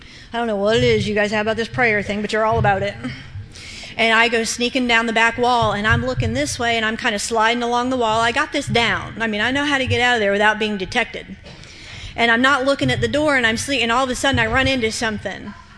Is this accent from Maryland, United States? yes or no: no; Akron, Ohio, United States; Now, I just told you I grew up right outside of Akron, Ohio, which is where Alcoholics Anonymous was founded.